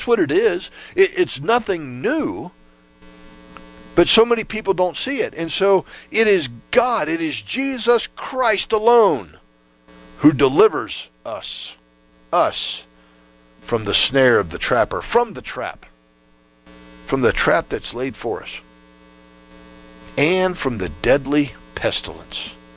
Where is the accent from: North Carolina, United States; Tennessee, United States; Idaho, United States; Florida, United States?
Florida, United States; I grew up in Central Florida.